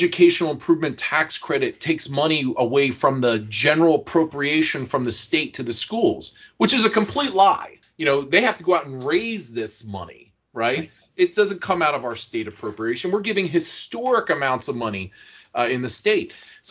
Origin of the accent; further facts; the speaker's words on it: Pennsylvania, United States; I'm from Lancaster County. And, we have wonderful public schools here too.